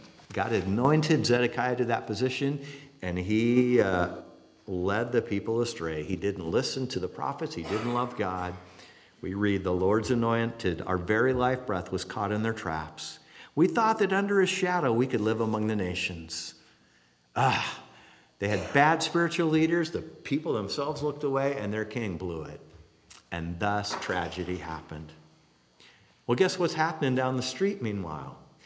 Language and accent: English; Washington, United States; I grew up in Washington.